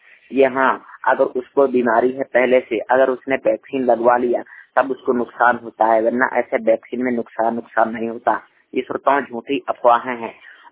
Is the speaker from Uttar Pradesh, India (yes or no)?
yes; Banda, Uttar Pradesh, India; जिला बांदा प्रदेश से।